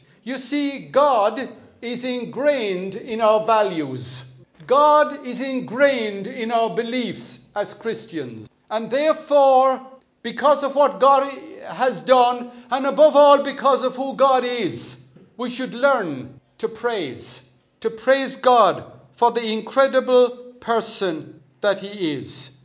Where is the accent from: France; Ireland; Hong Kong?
Ireland; Munster; So I come from County Limerick.